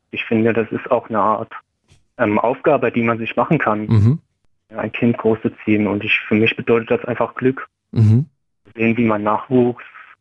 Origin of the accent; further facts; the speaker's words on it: Dresden, Saxony, Germany; now in Berlin, Germany; geboren bin ich in Dresden, aufgewachsen, studiert.